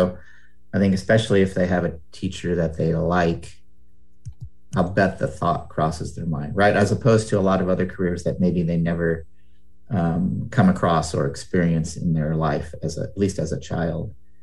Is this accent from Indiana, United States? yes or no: no; California, United States; I grew up in California. I went to UC Santa Barbara.